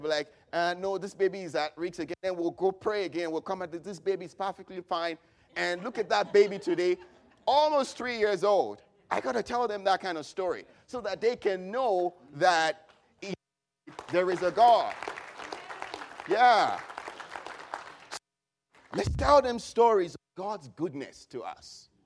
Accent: Nigeria; growing up in Nigeria, where we have fair population of Muslims

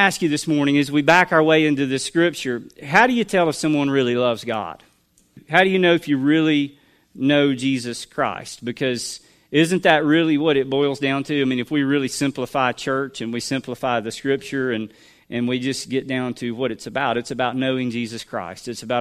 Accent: Cullman, Alabama, United States; I grew up in this community. I grew up in Cullman, lifelong Cullmanite, several generations.

